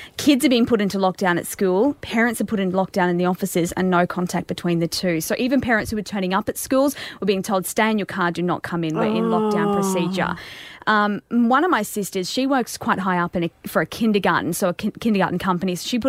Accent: Christchurch, Canterbury, New Zealand; So I was born and bred in Christchurch, grew up there, moved from Christchurch to here in 2012.

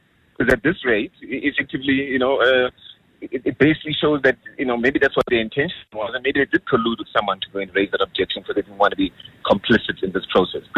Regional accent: South Africa; we're South African citizens here. So don't just label us as politicians. We're South African citizens who are activists.

